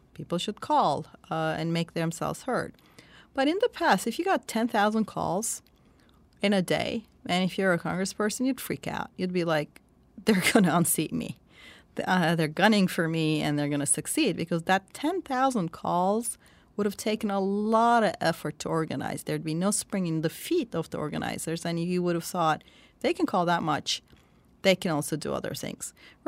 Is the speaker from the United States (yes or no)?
no; Turkey; I'm from Turkey, and I grew up under the 1980 military coup. I was a child then.